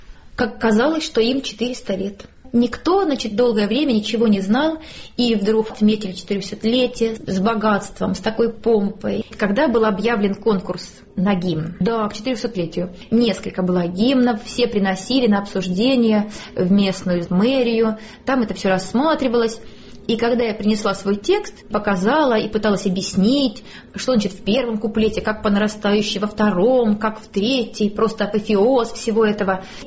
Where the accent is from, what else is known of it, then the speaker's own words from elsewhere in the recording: Penza, Penza Oblast, Russia; я коренная пенчанка и горжусь своим местом, и хочу, чтобы жила здесь и я, и мои дети, и внуки